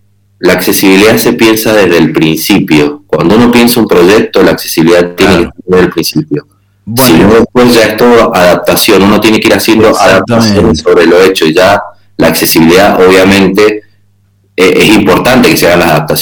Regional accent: Mendoza, Argentina; Sí, soy de Mendoza.

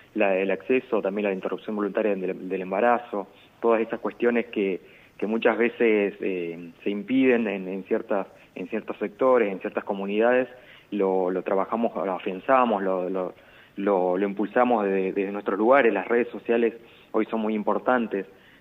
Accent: La Adela, La Pampa, Argentina; Yo soy de la Adela, así que en mi escuela tuvimos la experiencia

